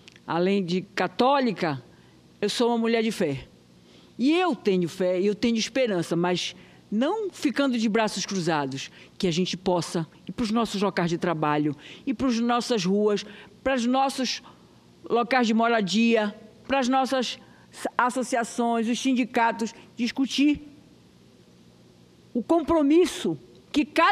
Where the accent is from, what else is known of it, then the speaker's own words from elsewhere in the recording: Brazil; Eu tenho fé no Brasil. Eu sou brasileira e acredito no Brasil, mas a gente tem que ir à luta.